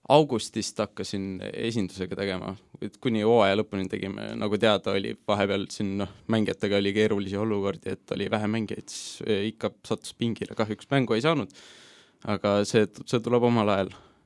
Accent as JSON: {"language": "Estonian", "town": "Tallinn", "region": "Harju County", "country": "Estonia", "tie": "born or raised there", "said": "olen Tallinnast pärit , Tallinna oma ja kummaline , kui see ka ei ole , olen , elan Lillekülas kogu oma elu . et Lilleküla poiss mängib Levadias"}